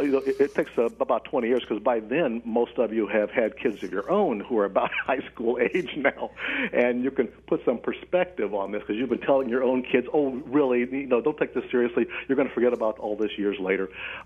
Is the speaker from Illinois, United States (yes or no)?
no; Middletown, Ohio, United States; I come from Middletown, Ohio, a classic middle American town that's right in John Boehner's district, in fact, between Cincinnati and Dayton.